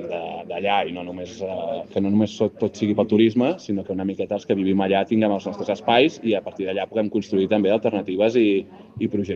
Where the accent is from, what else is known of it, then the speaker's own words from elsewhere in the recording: Catalonia, Spain; jo sóc de Cerdanya